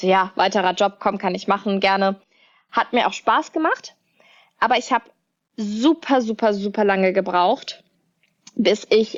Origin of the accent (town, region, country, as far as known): Cologne, North Rhine-Westphalia, Germany